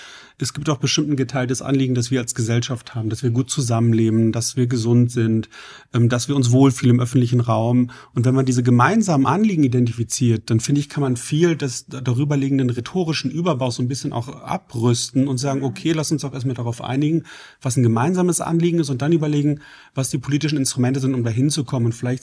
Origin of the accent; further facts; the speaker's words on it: Lower Saxony, Germany; ja, ich komme aus Niedersachsen und ich wollte jetzt eigentlich mal wissen, was euch umtreibt.